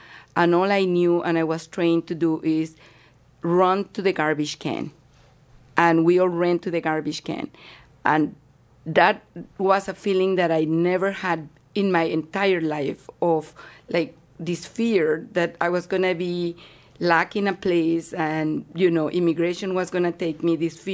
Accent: Mexico; moved away as an adult; now in Madison, United States; I came here back in the 80s. I'm not going to say exactly when, but my parents are, you know, we're all from Mexico, and I was the first one to come here. And when we moved to Madison

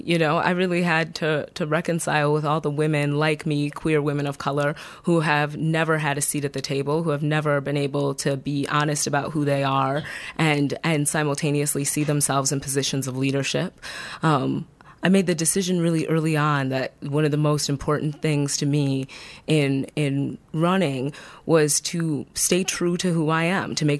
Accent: Madison, Wisconsin, United States; I'm running for school board seat 6. Make sure to vote on April 4th. I was born and raised in Madison. I have worked in the Madison Public School District since I was 19 years old.

